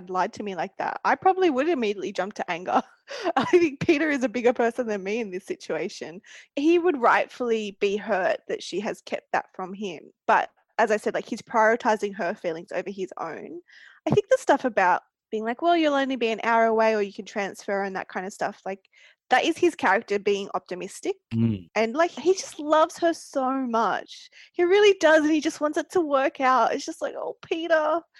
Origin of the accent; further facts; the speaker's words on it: Australia; as an Australian